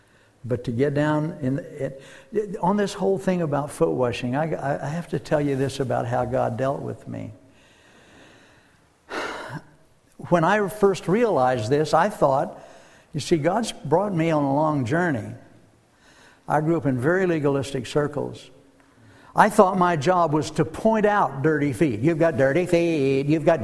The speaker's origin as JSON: {"language": "English", "region": "Deep South", "country": "United States", "tie": "born or raised there", "said": "I grew up in the Deep South, and so you know what my training was in terms of viewing people."}